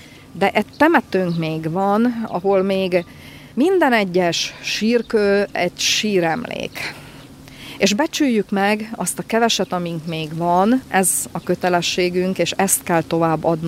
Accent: Šamorín, Trnava Region, Slovakia; De mivel én somorjai vagyok

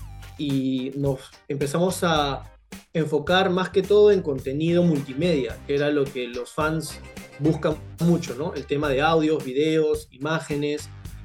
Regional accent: Peru; Yo soy de Perú

